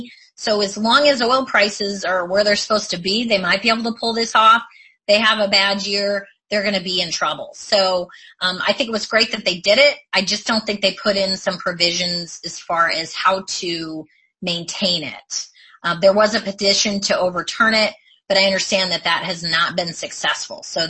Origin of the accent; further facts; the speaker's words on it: Oklahoma, United States; I'm from Oklahoma, and I agree or I disagree